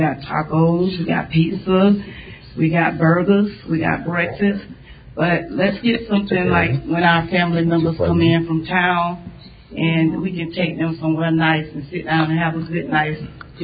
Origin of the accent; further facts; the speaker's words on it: Lake Alfred, Florida, United States; I get a lot of people asking me because they know I'm from Lake Alfred.